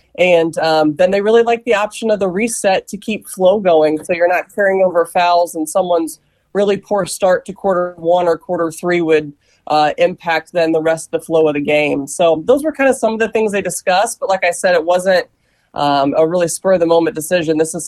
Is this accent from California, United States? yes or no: no; Indianapolis, Indiana, United States; because I'm from Indianapolis.